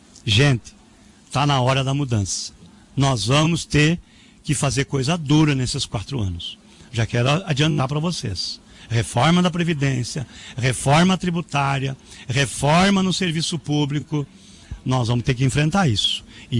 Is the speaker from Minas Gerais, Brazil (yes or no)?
no; Soledade, Rio Grande do Sul, Brazil; born there; em Soledade, no interior de Soledade, que era Mormaço. E dali que eu vim, e um dia para lá que eu vou.